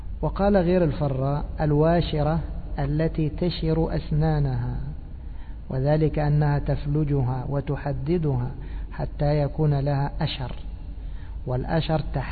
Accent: Egypt; هذه مشهورة عندنا في مصر

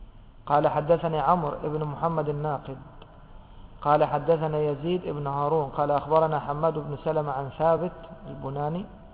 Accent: Egypt; معروفة عندنا في مصر هذا، استحياهم احنا نسميه كلحهم

